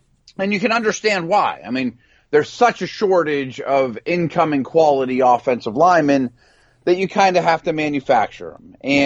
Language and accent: English; Pittsburgh, Pennsylvania, United States; they watch Brian O'Neill from my hometown here, Pitt